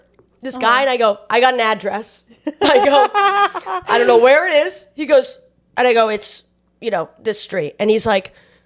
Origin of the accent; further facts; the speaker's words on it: New York, United States; And luckily, I'm from Long Island, so this is like, I'm familiar with the state of affairs.